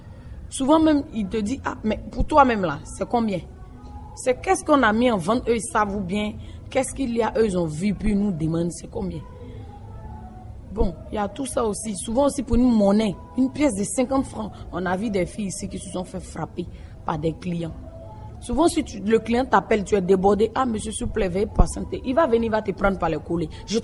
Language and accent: French; Côte d’Ivoire; Moi, je suis ivoirienne.